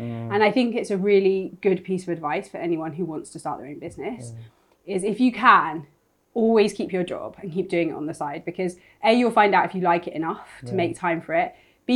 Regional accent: London, United Kingdom; Yeah, so my dad's from Jamaica, first generation immigrant, and my mum is Irish. And I grew up in South London

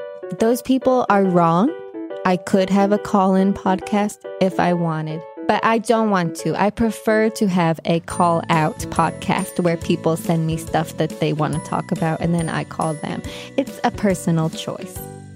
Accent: Ireland; accent: Irish; It's my Irish accent.

